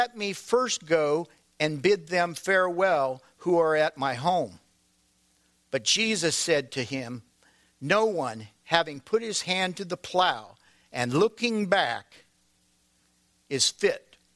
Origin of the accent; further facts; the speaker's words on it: Nebraska, United States; and I was from Nebraska, and we went to a small private college in Nebraska